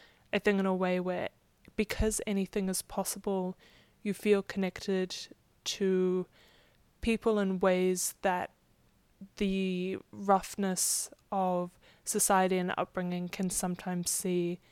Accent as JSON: {"language": "English", "country": "New Zealand", "lives_now": "United States", "said": "I'm originally from New Zealand."}